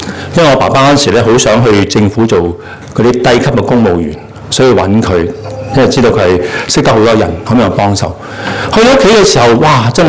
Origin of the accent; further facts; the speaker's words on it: China